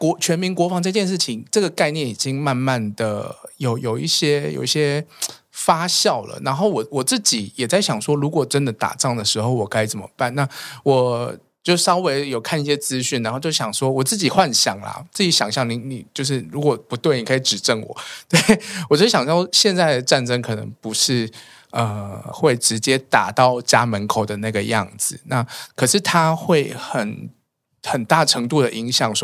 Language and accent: Chinese; Chiayi, Taiwan; 如果我在台北，我回得了嘉义吗？